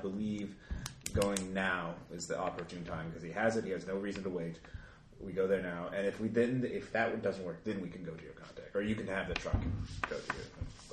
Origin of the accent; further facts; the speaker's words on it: United States; Yeah, I'm an American.